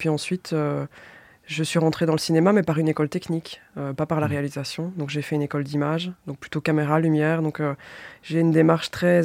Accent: Wallonia, Belgium; d'avoir un peu de recul sur cette enfance, sur là où j'ai grandi, sur ce territoire wallon

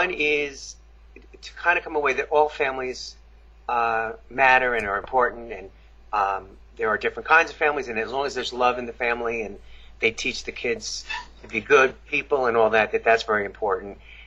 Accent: Long Island, New York, United States; I grew up in Long Island, New York, so parts are conservative and parts aren't, you know, it just depends.

